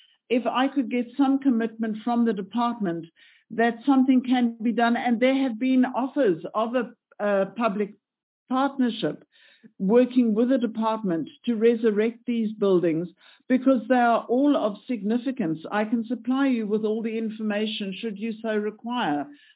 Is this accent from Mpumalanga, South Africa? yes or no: no; Gauteng, South Africa; I am from Gauteng